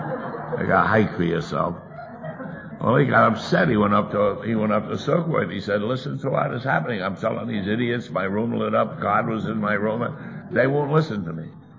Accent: New York City, New York, United States; born there; People in New York City have a certain attitude. I was born in the Bronx, and I have that attitude.

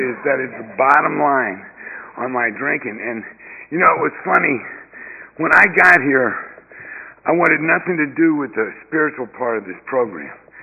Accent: Beaumont, Texas, United States; I'm from Beaumont, Texas originally. Beaumont is 90 miles east of Houston. It's about where I'm from in Beaumont. It's about 4 miles from Louisiana state line.

